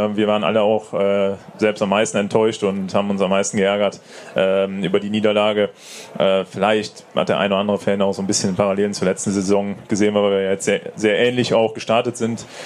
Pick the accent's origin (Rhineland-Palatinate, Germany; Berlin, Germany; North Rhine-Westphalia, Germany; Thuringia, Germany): North Rhine-Westphalia, Germany; Cologne; Ich bin nur in Köln groß geworden und habe da gespielt. Dann war ich ein halbes Jahr in Salzburg